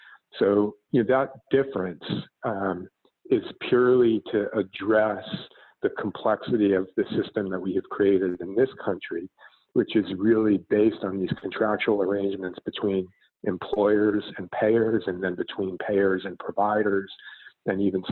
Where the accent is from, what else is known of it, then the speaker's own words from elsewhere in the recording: United States; but I'm American.